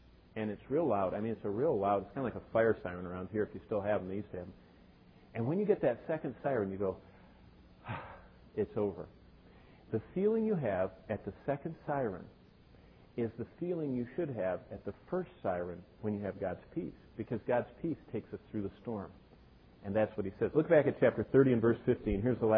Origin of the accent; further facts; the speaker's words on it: Michigan, United States; I grew up here in Michigan. I remember the first Myers.